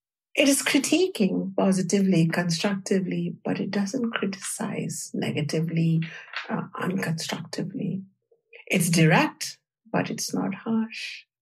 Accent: India; in the culture that I grew up in India

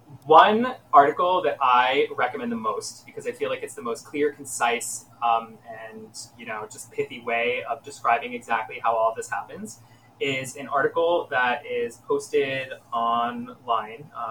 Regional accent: United States; I will fully cop to this because I am also an American

